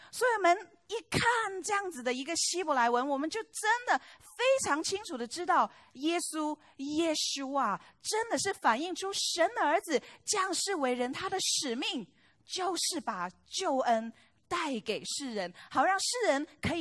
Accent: China; born there; 那我自己呢是80年代出生在中国

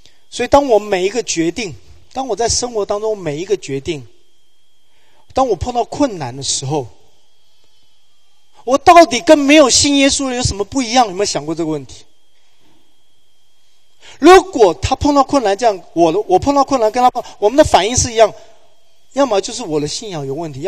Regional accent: Taiwan; 我是从台湾来的，

